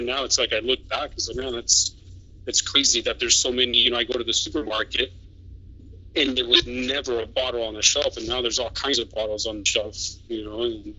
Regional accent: California, United States; moved away as an adult; also born or lived in Oregon; now in Spain; You know, I grew up in California. And I didn't get into microbrews until I actually moved to Oregon.

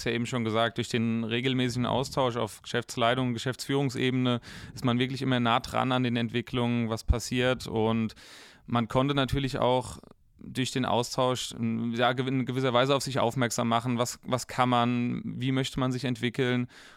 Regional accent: Wallhausen, Rhineland-Palatinate, Germany; Ich persönlich komme ja auch hier direkt aus dem Kreuznacher Umland, aus Wallhausen. Und für mich war es wahnsinnig wichtig, dass ich hier auch in meiner Heimat bleiben kann.

